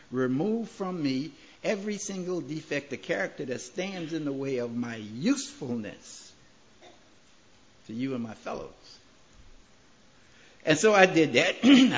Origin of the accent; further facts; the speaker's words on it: Bronx, New York, United States; I come from the South Bronx. Before I came to Maryland, I was a general contractor.